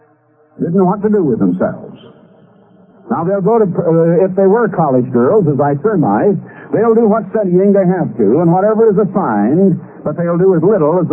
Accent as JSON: {"language": "English", "region": "Iowa", "country": "United States", "tie": "born or raised there", "said": "Now, I was born and raised in Iowa, and we'd go out and go bobsledding or skating in the winter"}